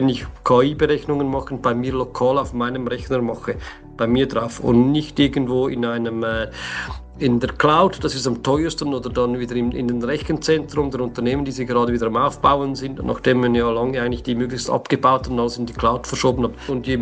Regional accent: Switzerland; accent: Swiss; Sie hören es an meinem Akzent, ich bin Schweizer

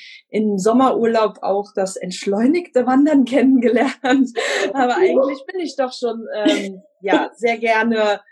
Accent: Koblenz, Rhineland-Palatinate, Germany; Ich bin 36 und komme aus Koblenz.

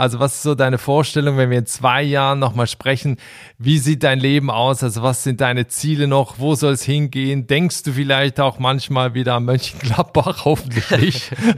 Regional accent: Switzerland; now in Berlin, Germany; Also ich bin ja ursprünglich aus der Schweiz

